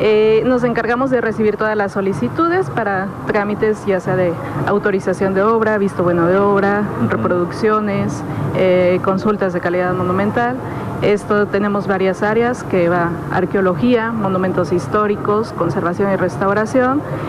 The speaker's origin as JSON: {"language": "Spanish", "country": "Mexico", "said": "nos identifican como mexicanos que somos, ¿no?"}